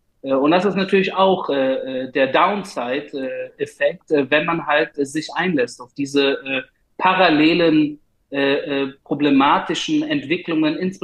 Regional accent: Berlin, Germany; Das heißt, ich bin sowohl Deutscher als auch Berliner, als auch Spandauer und Weddinger und Perser und Jude und Israeli.

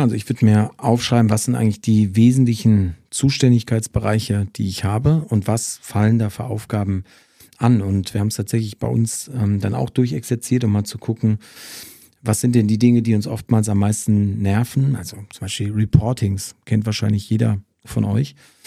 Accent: Hagen, North Rhine-Westphalia, Germany; Also ich komme aus Hagen

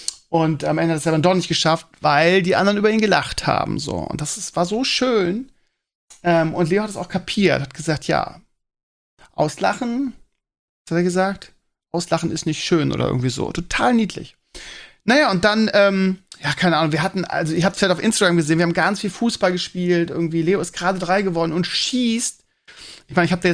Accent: Bremen, Germany; ich kannte die als Bremer vorher nicht

